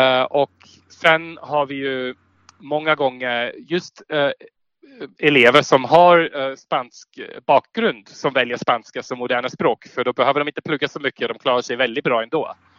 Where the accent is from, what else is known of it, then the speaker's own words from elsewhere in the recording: Austria; Swedish is a second language; Ja, alltså tyska är ju självklart eftersom jag är österrikare.